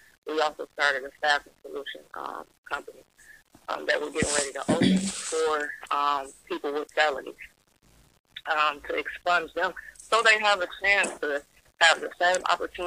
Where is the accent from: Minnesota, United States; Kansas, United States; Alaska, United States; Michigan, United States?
Michigan, United States; Detroit; I come from Detroit, of course. Born on the Detroit mud ground.